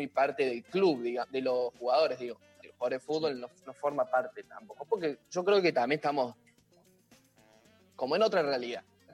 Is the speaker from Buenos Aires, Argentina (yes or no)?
no; Córdoba, Argentina; Sí, yo soy acá de Capital.